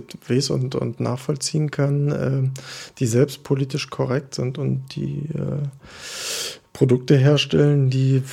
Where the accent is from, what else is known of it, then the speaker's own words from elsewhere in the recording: Berlin, Germany; bin jetzt 34 Jahre alt, bald 35. Ich bin geboren in Berlin am 27.10.1972, bin ein echtes Berliner Kind